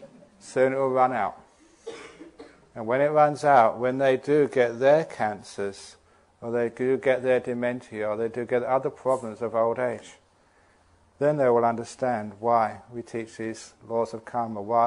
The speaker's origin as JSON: {"language": "English", "region": "England", "country": "United Kingdom", "tie": "born there", "said": "I was born in England"}